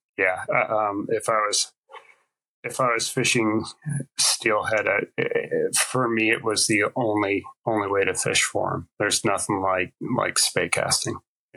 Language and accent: English; Maine, United States; born there; also born or lived in Seattle; now in Weston, United States; currently I live in Weston, Connecticut. I just moved back here about a year ago from Seattle, but I was born in Maine.